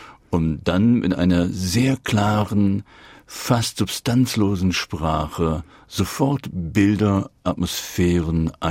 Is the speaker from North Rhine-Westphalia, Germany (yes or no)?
no; Lower Saxony, Germany; ich komme aus dem Emsland, ich komme aus bäuerischen Verhältnissen